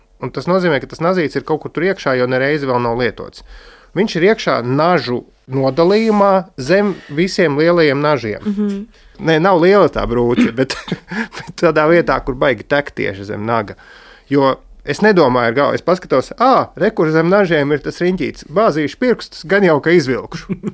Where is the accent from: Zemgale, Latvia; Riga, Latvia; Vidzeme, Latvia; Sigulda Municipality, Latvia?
Sigulda Municipality, Latvia; Sigulda; es kā siguldietis